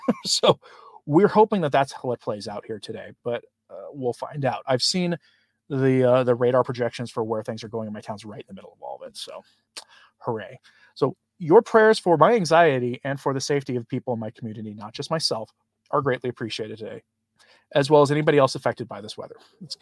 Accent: Pacific Northwest, United States; Well, I'm from the West Coast. I'm from the Pacific Northwest.

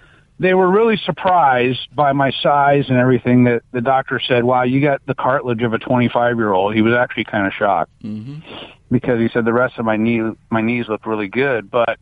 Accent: Santa Clarita, California, United States; No, I've been many places, but born and raised in Santa Clarita, and I still live there, yeah.

